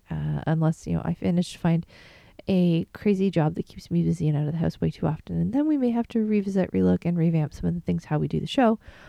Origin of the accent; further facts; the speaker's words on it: Canada; Yes, I know I'm Canadian, but I like my temperatures about 10 degrees or warmer.